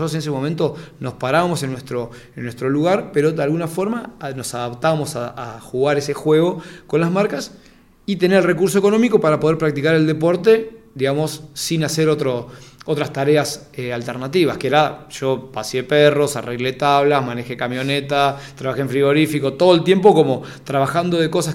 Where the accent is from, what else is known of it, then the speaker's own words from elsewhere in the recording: Buenos Aires, Argentina; also born or lived in Mar del Plata; Y yo llegué a Buenos Aires, porque en ese momento vivía en Buenos Aires, nací en Mar del Plata, mis papás se separan, me voy a vivir a Buenos Aires.